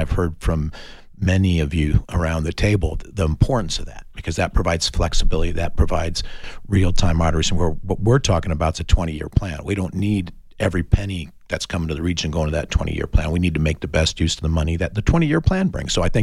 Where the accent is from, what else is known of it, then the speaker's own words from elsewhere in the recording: Oro Valley, Arizona, United States; the mayor of the town of Oro Valley, my hometown.